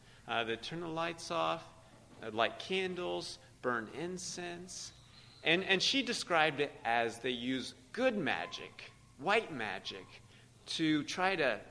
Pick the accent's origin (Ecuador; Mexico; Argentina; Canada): Ecuador; now in Brooklyn, United States; I grew up Roman Catholic in Ecuador, and now I'm a Wiccan.